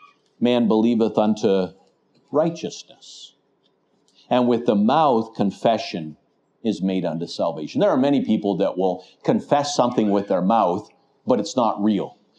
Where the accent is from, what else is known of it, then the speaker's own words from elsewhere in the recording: Canada; I'm thankful that I'm a Canadian, but more importantly than that, I'm a child of God.